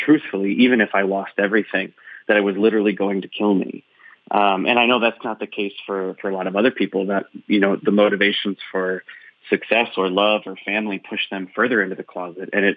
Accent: Michigan, United States; When I was young, growing up in Northern Michigan, whether it was the government or my church or my peers or the social groups that I was

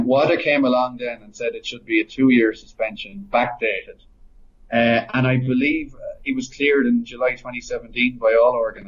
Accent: Ireland; And even I'm Irish.

